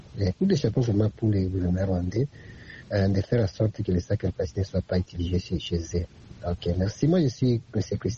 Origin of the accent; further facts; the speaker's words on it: DR Congo; Comme chez nous, en République démocratique du Congo, dans des grandes villes, même dans l'intérieur du pays